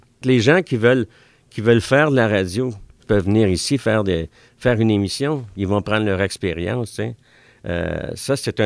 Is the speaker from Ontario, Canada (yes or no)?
yes; Orléans, Ontario, Canada; Comme franco-ontarien, je demeure au Québec, mais j'ai quand même demeuré 47 ans en Ontario français. Je suis natif d'Orléans.